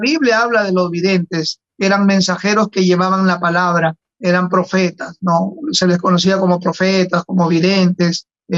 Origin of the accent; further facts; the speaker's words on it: Chiclayo, Lambayeque, Peru; Yo soy norteño, soy chiclayano